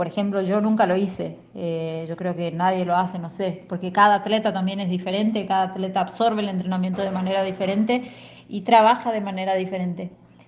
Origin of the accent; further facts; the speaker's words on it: Argentina; hoy soy recordista argentina.